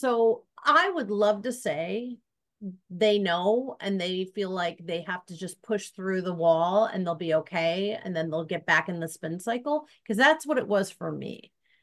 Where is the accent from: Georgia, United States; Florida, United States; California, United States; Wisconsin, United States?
Wisconsin, United States; Milwaukee; Are you sitting down? Milwaukee, Wisconsin.